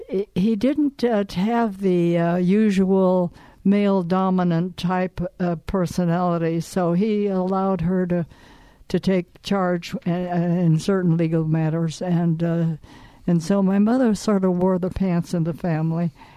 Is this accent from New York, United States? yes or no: no; Mountain View, California, United States; also born or lived in San Jose; I was born in San Jose. Oh, San Jose. Yeah, but our house was in Mountain View, because I was born in O'Connor Hospital in San Jose.